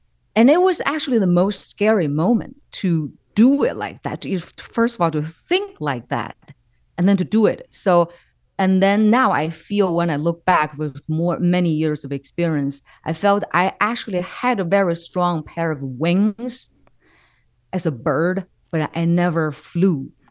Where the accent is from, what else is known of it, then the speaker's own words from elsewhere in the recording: Beijing, China; now in United States; when I grew up in Beijing, that was the most transforming era of modern China. That was when I was my childhood.